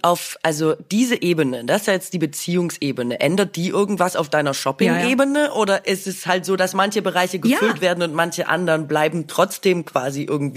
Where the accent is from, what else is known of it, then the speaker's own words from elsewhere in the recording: Swabia, Germany; aber ich bin ja Schwäbin, ne?